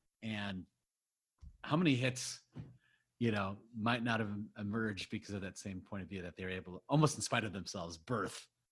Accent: Chicago, Illinois, United States; I don't know if there's a track that best captures growing up in Southwest suburban Chicago in that time than

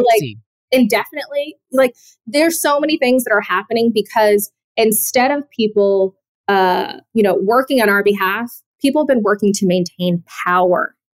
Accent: Atlanta, Georgia, United States; I'm from Atlanta. John Lewis was my congressman, like my entire life, basically.

